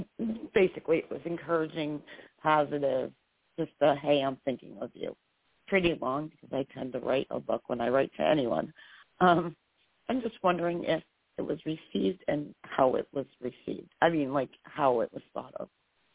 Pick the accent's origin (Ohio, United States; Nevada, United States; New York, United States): New York, United States; I'm from New York State